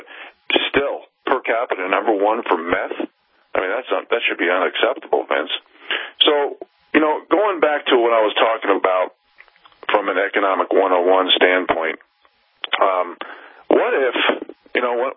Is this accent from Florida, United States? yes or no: no; New York, United States; You know, here in Montana, I dreamed when I grew up in New York to come out here to hunt, to fish, to live off the land